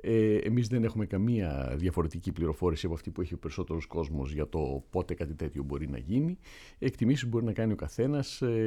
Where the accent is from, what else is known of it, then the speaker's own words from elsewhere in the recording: Egypt; και μεγάλωσα στην Αίγυπτο, μιλώ αραβικά πολύ καλά και η επαφή μου με την χώρα της καταγωγής μου και της αναθροφής μου, την Αίγυπτο δηλαδή, παραμένει πάρα πολύ ισχυρή.